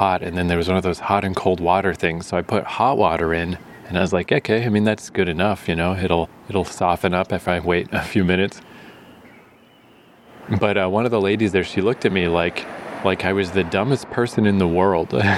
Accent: Canada; and I was like, yeah, Canada, man, I'm from Canada.

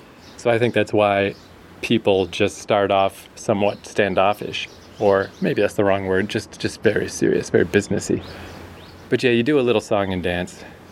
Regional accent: Fredericton, New Brunswick, Canada; now in Jeju, South Korea; compared to my hometown, say, is Fredericton, New Brunswick.

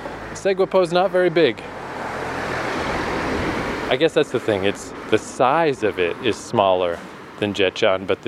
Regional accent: Canada; I'm Canadian, so I mean, we invented the Hawaiian pizza.

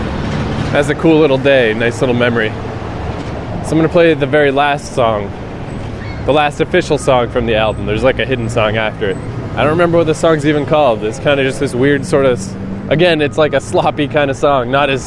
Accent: Fredericton, New Brunswick, Canada; Well, that's when I was living downtown in Fredericton, my hometown.

